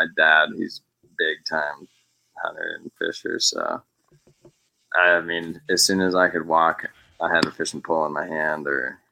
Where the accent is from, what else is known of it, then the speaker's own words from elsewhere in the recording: Idaho, United States; And growing up in Idaho, everybody hunts and fishes. So it's kind of part of being in Idaho, and that's what you do here, you know?